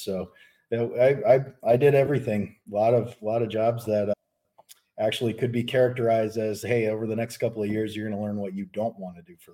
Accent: Jacksonville, Florida, United States; now in South Dakota, United States; I grew up in Jacksonville, Florida. So started school down there and ended up moving back to South Dakota is where my family's always been from. That's where I live now.

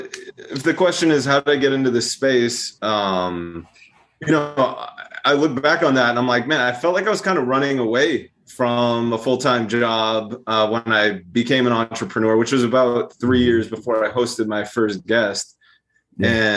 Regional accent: Brookline, Massachusetts, United States; Turns out I'm from Brookline.

